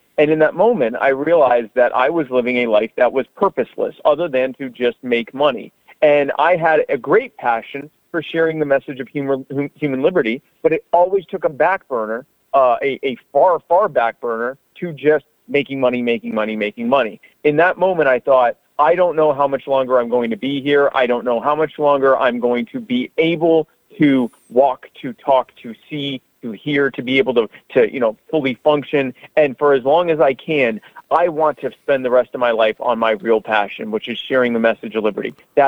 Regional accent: Myrtle Beach, South Carolina, United States; I'm from Myrtle Beach. I know what's going to happen.

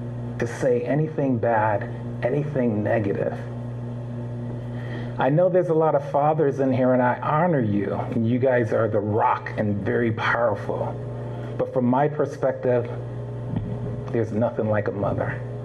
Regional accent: Connecticut, United States; I'm from Connecticut, so I was living in Connecticut.

